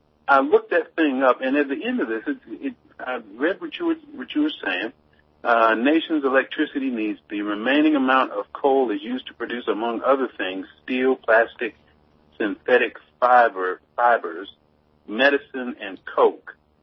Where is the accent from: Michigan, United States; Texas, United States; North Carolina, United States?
North Carolina, United States; Durham; I grew up here in Durham. We have Granville County. That's where my parents are from.